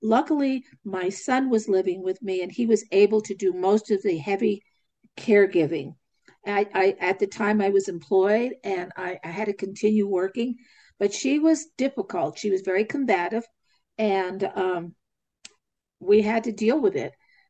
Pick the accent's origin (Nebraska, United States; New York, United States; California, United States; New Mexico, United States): New Mexico, United States; Albuquerque; I'm greeting you from New Mexico, the land of enchantment. I'm from Albuquerque